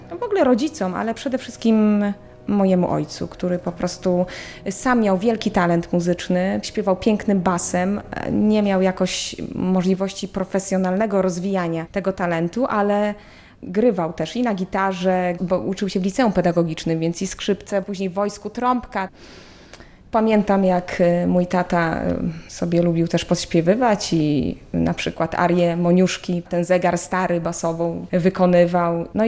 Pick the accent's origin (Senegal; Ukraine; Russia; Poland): Poland; Bielsk Podlaski, Podlaskie Voivodeship; Pochodzę z Podlasia, z Bielska Podlaskiego. To jest miasto powiatowe.